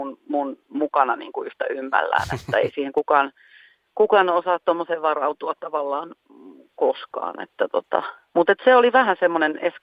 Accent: Forssa, Tavastia Proper, Finland; mä synnyin ja kävin kouluja Forssassa ja Forssa oli silloin ja on edelleenkin aika vahva koripallokaupunki.

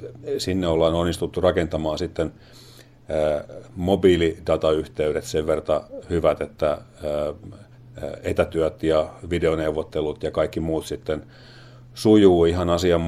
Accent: Tampere, Pirkanmaa, Finland; born there; also born or lived in abroad; itse olen syntyjään tamperelainen ja sen jälkeen asunut sitten ympäriinsä vähän ulkomaillakin

